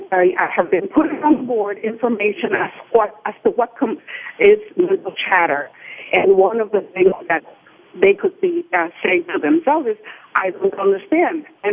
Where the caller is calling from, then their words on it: Gainesville, Florida, United States; I'm calling you from Gainesville, Florida.